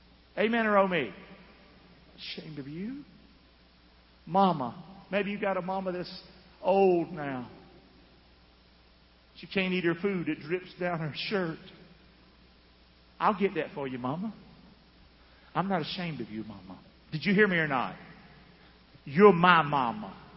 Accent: Rockingham, North Carolina, United States; I grew up in Rockingham. We hardly had a television.

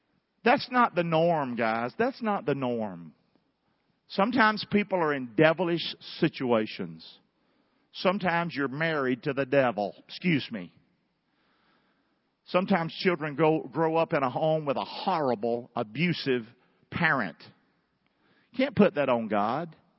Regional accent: Rockingham, North Carolina, United States; Well, guys, I'm from Rockingham. I was one of the poorest people in Rockingham.

